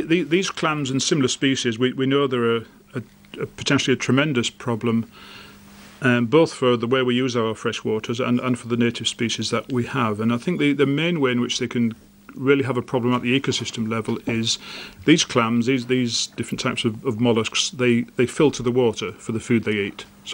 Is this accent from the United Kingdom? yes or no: yes; England, United Kingdom; I'm an Englishman